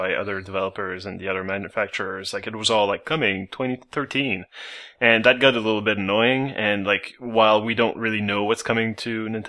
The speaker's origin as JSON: {"language": "English", "country": "Canada", "said": "As a Canadian, I was not really, you know, interested by all the video options anyway."}